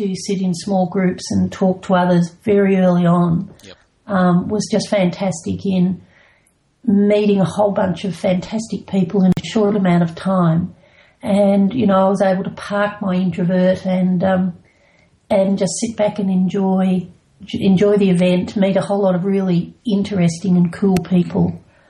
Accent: Melbourne, Victoria, Australia; now in Bells Beach, Australia; I come from Melbourne, even though I'm down here at Bells Beach.

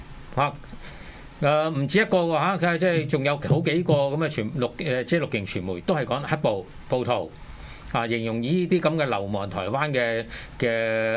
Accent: Hong Kong; 我哋香港人先可以出到境呢？

